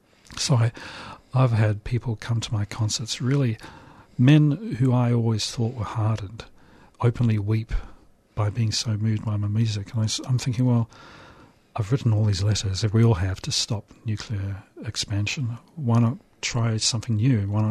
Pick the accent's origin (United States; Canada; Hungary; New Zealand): New Zealand; I grew up in New Zealand during the anti-nuclear campaign.